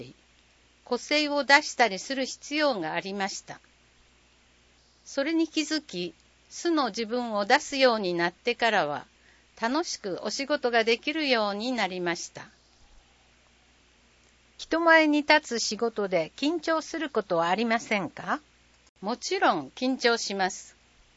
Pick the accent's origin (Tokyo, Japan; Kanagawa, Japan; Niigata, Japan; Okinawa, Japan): Okinawa, Japan; Urasoe; 生まれ育った浦添市のガイドをやってみたいです。